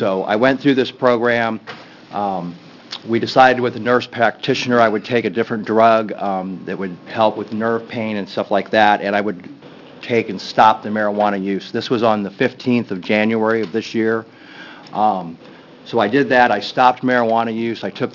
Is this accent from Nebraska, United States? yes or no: no; Forest Grove, Oregon, United States; I'm from Forest Grove.